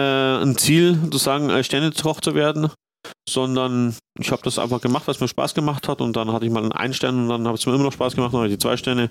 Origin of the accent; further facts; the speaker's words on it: Freising, Bavaria, Germany; weil ich komme ja auch näher aus Freising. Freising ist die Bierhauptstadt. Die Geburtsstadt des Bieres